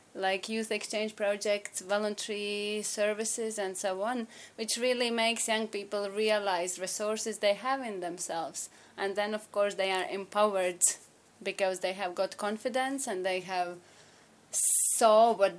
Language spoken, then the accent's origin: English; Latvia; English is a second language; from Latvia